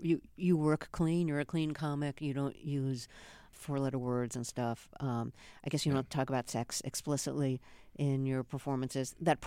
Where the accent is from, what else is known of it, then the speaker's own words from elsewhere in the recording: New York City, New York, United States; Oh, gosh, I grew up in Sheepshead Bay.